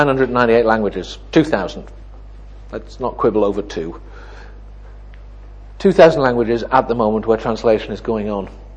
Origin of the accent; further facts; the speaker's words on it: Sunderland, North East England, United Kingdom; Every day of my life, as I was growing up in Sunderland